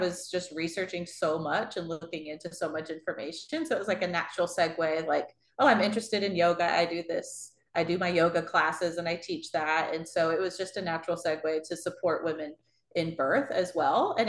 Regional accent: Oklahoma, United States; And then I'm originally from Oklahoma. So a lot of my family is back in Oklahoma right now.

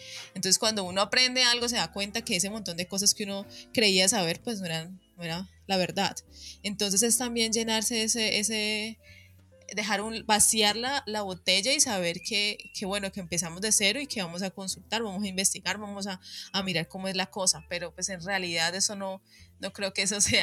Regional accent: Colombia; nosotros como colombianos, porque como vos decís, nos conocen mundialmente por la droga

